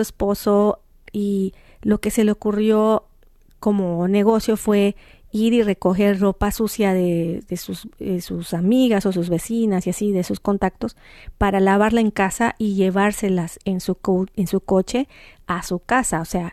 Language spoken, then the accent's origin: Spanish; Mexico; como mexicanos, wow, es increíble.